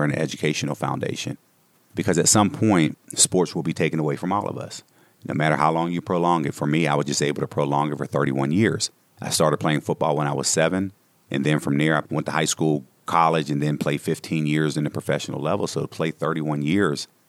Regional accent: Homestead, Pennsylvania, United States; I was born in 1974. I grew up here in Homestead and grew up in the steel mill days.

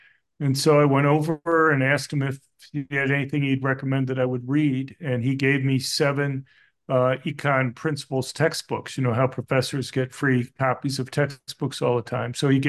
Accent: Miami, Florida, United States; Well, I grew up in Miami, Florida

